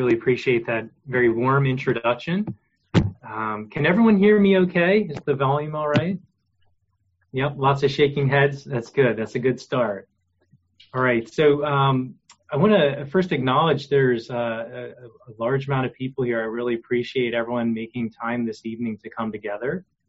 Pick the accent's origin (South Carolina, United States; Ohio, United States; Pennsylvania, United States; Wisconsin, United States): Pennsylvania, United States; Lancaster; So as was discussed, I'm born and raised in Lancaster. I love Lancaster. It's very wonderful to be back.